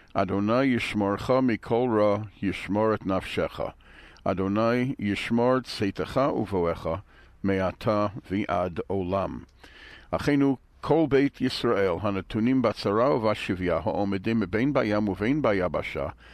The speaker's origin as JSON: {"language": "English", "country": "United States", "tie": "born or raised there", "said": "I grew up in the States, as you all know"}